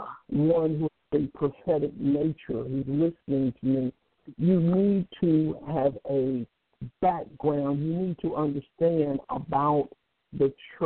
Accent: North Carolina, United States; I was raised in North Carolina, but I've lived a little.

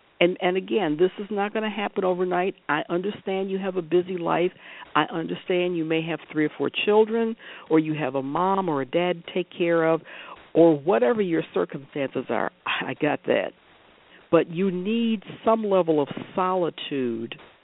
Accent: Detroit, Michigan, United States; I'm from Detroit, so, I mean, Canada was my wonderful friendly neighbor.

